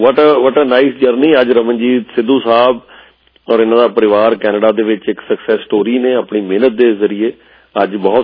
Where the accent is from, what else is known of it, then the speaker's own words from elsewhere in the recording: Jalandhar, Punjab, India; also born or lived in Chandigarh; ਮੈਂ ਹੈਗਾ ਵੀ ਜਲੰਧਰ ਤੋਂ ਹਾਂ, ਕਿਉਂਕਿ ਉੱਥੇ ਜ਼ਿਆਦਾ ਉਮਰ ਮੈਂ ਉੱਥੇ ਬਿਤਾਈ ਹੈ ਜਲੰਧਰ, ਆਪਣਾ ਕਾਲਜ ਟਾਈਮ ਤੇ ਸਾਊਥ ਚਲੇ ਗਏ ਸੀ ਵੈਸੇ ਅਸੀਂ, ਬਟ ਸਕੂਲ ਟਾਈਮ ਉੱਥੇ ਬਿਤਾਇਆ, ਫਿਰ ਜੋਬ ਵੀ ਜਦੋਂ ਮੈਂ ਕੀਤੀ ਹੈ 5 ਸਾਲ ਜਲੰਧਰ ਹੀ ਰਹੇ ਹਾਂ।